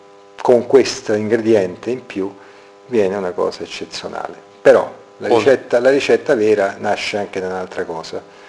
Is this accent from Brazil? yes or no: yes; Brazil; also born or lived in Italy; Non è che sono brasiliano, sono italiano, figlio di italiani, cresciuto in Brasile.